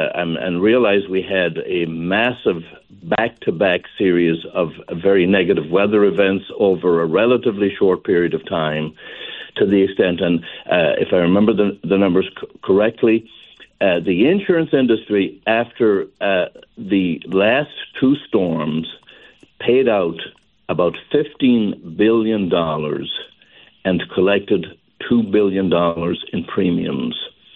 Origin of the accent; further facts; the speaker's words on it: Ireland; moved away as an adult; now in United States; I've been here since 1971, which will tell you that I am an American at this point. I have been away from Ireland for a very long period of time, more than most people here have been alive.